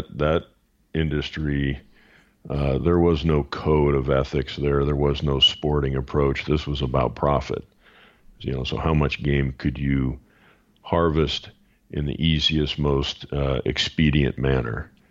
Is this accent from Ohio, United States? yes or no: yes; Ohio, United States; I grew up in Ohio. You know, we have a tremendous, you know, whitetail population there